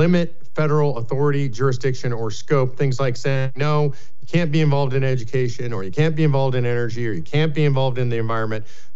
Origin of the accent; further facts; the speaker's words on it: Texas, United States; Even as a Texan, and we Texans love to talk about secession, we know Texas can't stand alone in the world.